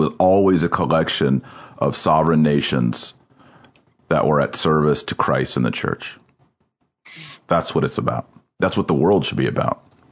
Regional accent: Texas, United States; I'm more proud about being Texan than I am about American because we have an identity.

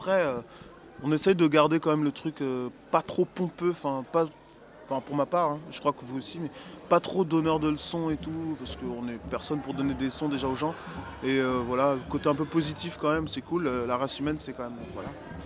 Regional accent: Rennes, Brittany, France; on est de Rennais, on a comme on est tous dans le coin

